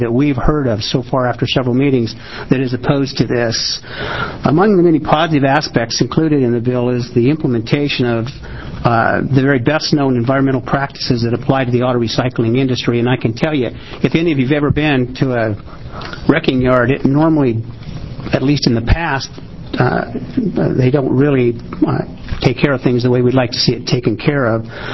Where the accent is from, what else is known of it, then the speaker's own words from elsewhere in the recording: Lincoln County, Oregon, United States; I am from Lincoln County, but I've only pumped gas in California and Washington.